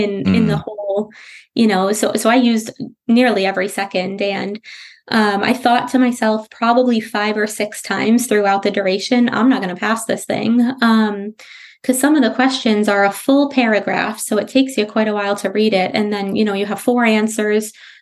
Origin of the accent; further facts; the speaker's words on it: New York, United States; So again, I'm from New York. Snapple facts are a really big thing up there.